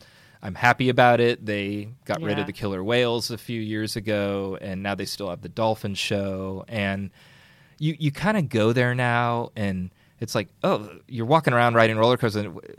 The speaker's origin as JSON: {"language": "English", "town": "Burlingame", "region": "California", "country": "United States", "tie": "born or raised there", "said": "I grew up in Burlingame, and you know, I'd go to the in Redwood City to go get my tonsils out"}